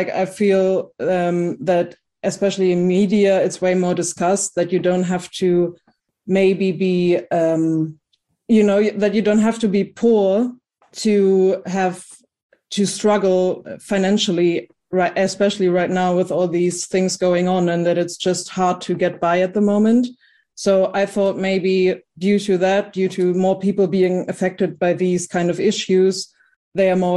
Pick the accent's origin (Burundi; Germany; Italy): Germany; So, like, you know, I'm from Germany